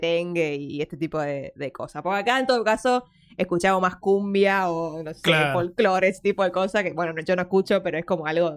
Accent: Argentina; acá somos de Argentina, que no sé, vinimos en barco

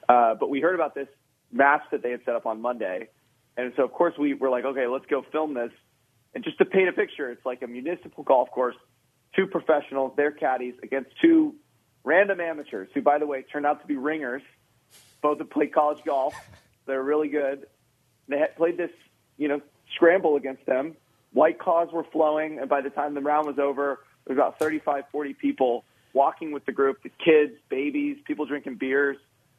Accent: Georgia, United States; I'm actually from Georgia, so that tournament means a lot to me

